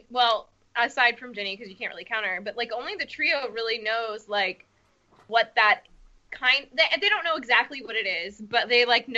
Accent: United States; Sorry, I'm American.

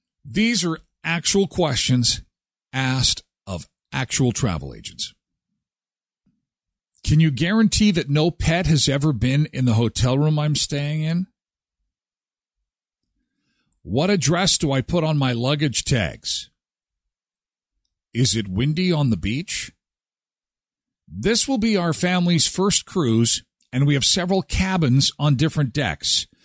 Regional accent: Canada; I'm from Canada. And yes, it's cold where I am. It is relatively cold most of the time. We do only get 2 weeks of summer, but we do get 2 weeks of summer.

